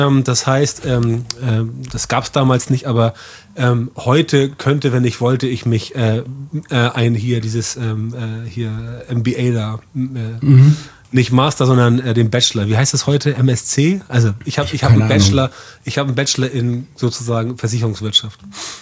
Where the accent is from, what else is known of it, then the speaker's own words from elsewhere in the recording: Elmshorn, Schleswig-Holstein, Germany; now in Hamburg, Germany; Ich lebe ja in Hamburg, bin aber in Elmshorn aufgewachsen. Das ist eine kleine Stadt, 50.000 Einwohner vor den Toren Hamburgs.